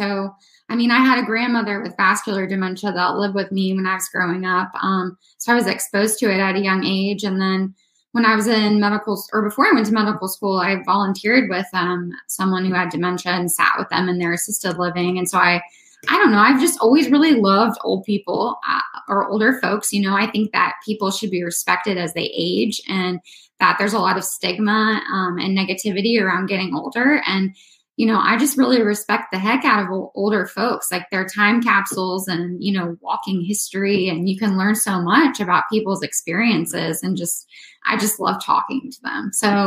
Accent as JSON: {"language": "English", "region": "Florida", "country": "United States", "moved": "yes", "lives_now": "Virginia, United States", "said": "And I am from Florida, but I live in Virginia now. So it is cold here too."}